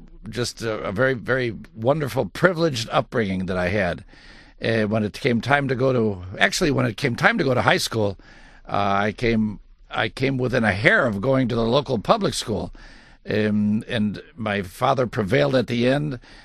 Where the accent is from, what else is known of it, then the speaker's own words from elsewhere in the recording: Chicago, Illinois, United States; I was brought up on the northern suburb of Chicago, northern suburbs.